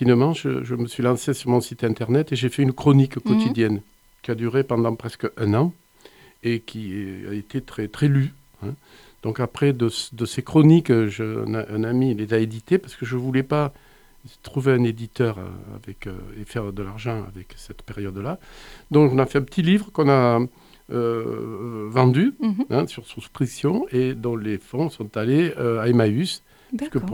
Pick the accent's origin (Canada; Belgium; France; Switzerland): France; Sète, Occitanie; puisque moi je suis originaire de Sète, donc j'ai un imaginaire maritime